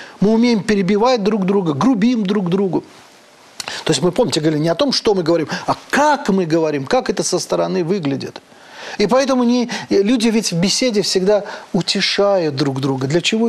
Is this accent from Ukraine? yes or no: no; Azerbaijan; Дело в том, что у меня на родине, в Азербайджане, есть такой район горный, очень красивый, очень красивый.